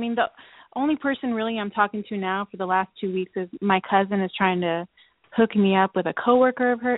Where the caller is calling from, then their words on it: Maryland, United States; Maryland.